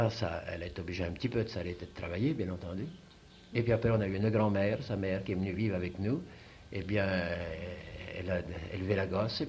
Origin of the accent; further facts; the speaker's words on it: France; on ne reconnaît pas celui qui travaille chez nous en France.